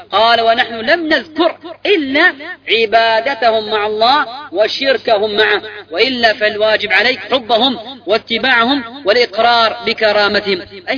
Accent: Yemen; أو عندنا في اليمن أو في المشرق أو في المغرب

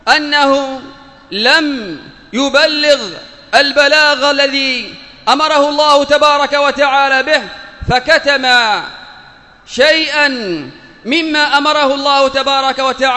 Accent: Yemen; عقيدة الرافضة الاثني عشرية الذي يمثلها عندنا في اليمن الحوثيون

